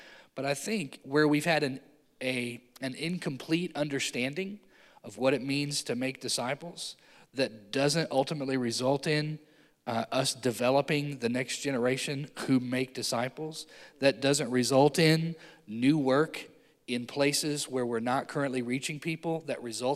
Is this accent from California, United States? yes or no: no; Festus, Missouri, United States; but I was born and raised in Festus, Missouri. I gave my life to Jesus at Faith Baptist Church.